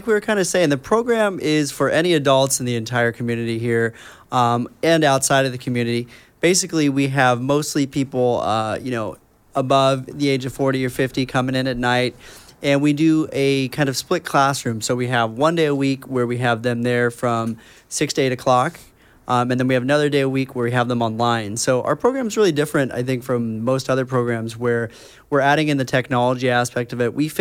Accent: Lake Forest, Illinois, United States; also born or lived in Los Angeles; I grew up in Lake Forest, and then I just kind of bounced around for about 10 years, traveling a lot and living in LA.

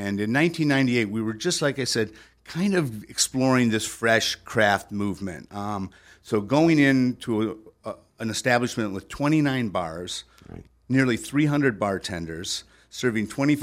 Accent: Port Huron, Michigan, United States; I grew up in Port Huron, Michigan, right on the Sarnia, Ontario border.

